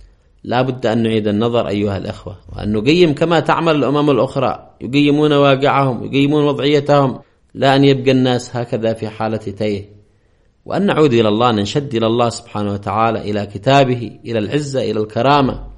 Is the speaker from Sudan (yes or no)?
no; Yemen; بلدنا اليمن